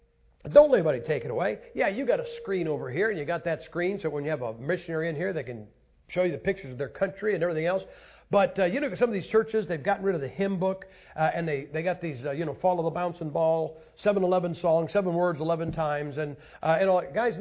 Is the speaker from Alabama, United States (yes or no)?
no; Ohio, United States; Now I'm a Yankee, okay? I'm from Ohio. We beat you. Anyway, I am from Ohio. I tell people, I'm from a Yankee.